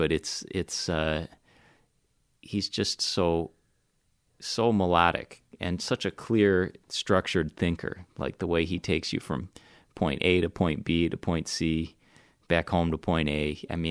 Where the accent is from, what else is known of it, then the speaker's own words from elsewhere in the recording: Brooklyn, New York, United States; born there; Well, I was born in Brooklyn, and actually my parents had met in college at University of Michigan in Ann Arbor. And so I was born in 1977, and Brooklyn was rough at that time.